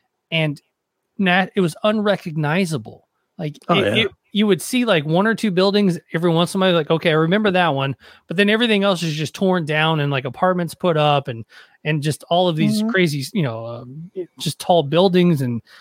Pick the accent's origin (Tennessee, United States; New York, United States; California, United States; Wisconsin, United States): Tennessee, United States; Nashville; But I grew up in Nashville